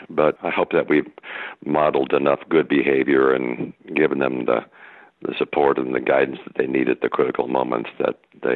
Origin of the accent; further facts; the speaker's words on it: Texas, United States; now in San Francisco, United States; I grew up in North Texas, but lived all over the country during my Air Force service. But, you know, the West is where we call home.